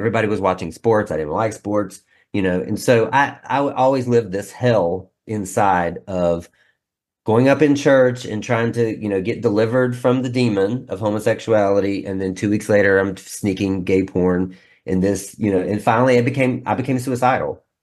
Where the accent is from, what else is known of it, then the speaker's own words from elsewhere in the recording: West Virginia, United States; So I grew up in West Virginia, very backwoods.